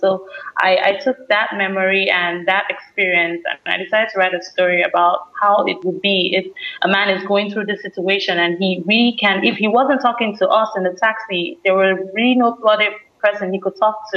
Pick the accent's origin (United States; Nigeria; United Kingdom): Nigeria; Generally, we write now about our experiences as Africans and Nigerians living in Nigeria and what we go through